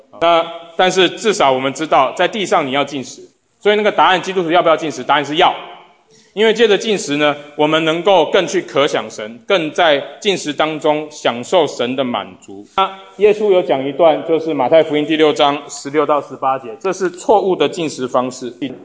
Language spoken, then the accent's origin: Chinese; China; moved away; 很多我们从中国来的移民